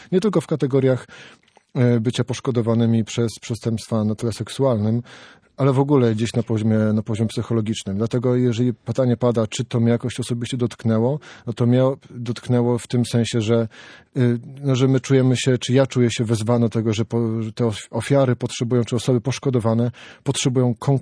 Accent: Gdańsk, Pomeranian Voivodeship, Poland; bo jestem właśnie z Gdańsku, to jest z Wrzeszcza

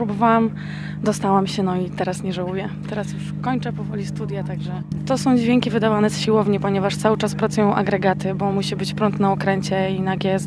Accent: Lower Silesian Voivodeship, Poland; To znaczy ja pochodzę z Dolnego Śląska, także tradycji marynarskich w mojej rodzinie nie ma.

